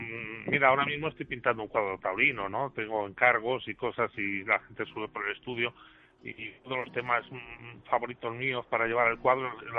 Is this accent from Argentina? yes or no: no; Segovia, Castile and León, Spain; yo soy de Segovia, pero mi abuela, la madre de mi padre, era de Sepúlveda.